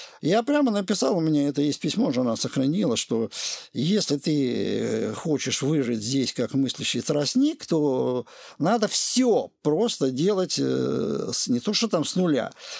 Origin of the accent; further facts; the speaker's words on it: Orenburg, Orenburg Oblast, Russia; поскольку я был из Оренбурга, у меня была целёвка